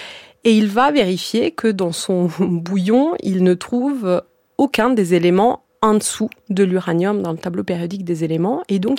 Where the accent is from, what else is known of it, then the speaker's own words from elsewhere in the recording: Italy; parce que je suis italienne